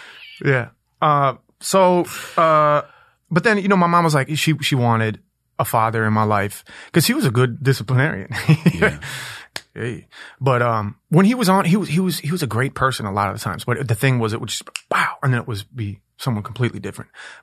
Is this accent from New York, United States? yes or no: no; Minneapolis, Minnesota, United States; born there; So I was born in Minneapolis in Powderhorn, which was like a super, super hood place in the 80s and 90s.